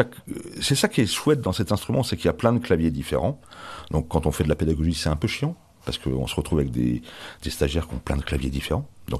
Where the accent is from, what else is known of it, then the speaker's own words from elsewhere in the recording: Grenoble, Auvergne-Rhône-Alpes, France; also born or lived in Morvan; Moi, je suis né dans le Morvan, mais très vite, comme je suis arrivé à Grenoble